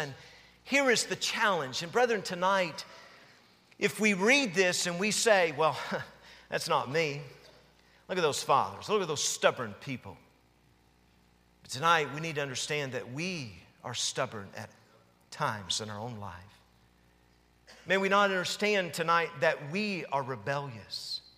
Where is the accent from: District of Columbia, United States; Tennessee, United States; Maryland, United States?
Tennessee, United States; I grew up in Tennessee. The only thing I hunted was coons and cats